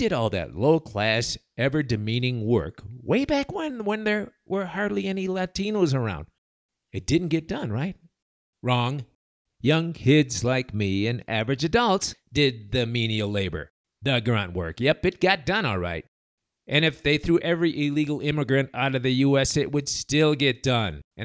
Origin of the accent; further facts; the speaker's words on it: United States; born there; By the way, I'm not undocumented myself. I was born here in the States, but I would love to live in Mexico.